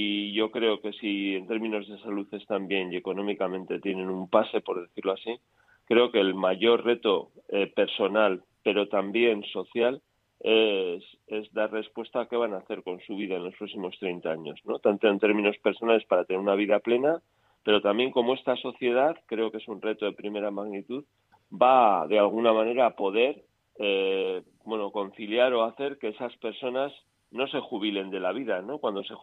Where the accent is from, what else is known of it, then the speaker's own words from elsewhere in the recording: San Sebastián, Basque Country, Spain; yo soy vasco de Donosti, pues de Euskadi también